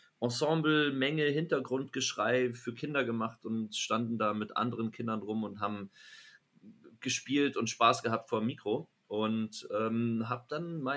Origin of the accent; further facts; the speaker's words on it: Munich, Bavaria, Germany; Das war in München eben. Ich komme ja aus München.